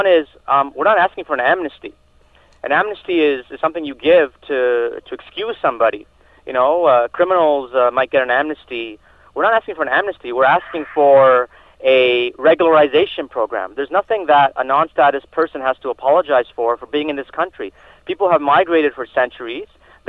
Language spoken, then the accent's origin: English; Toronto, Ontario, Canada; you know, I'm from Toronto